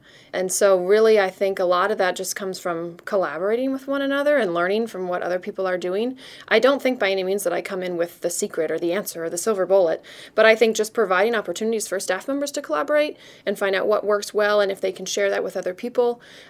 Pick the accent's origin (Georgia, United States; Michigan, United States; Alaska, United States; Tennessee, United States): Alaska, United States; Haines; also born or lived in Juneau; I was born in Juneau. I went to elementary school and high school in Haines.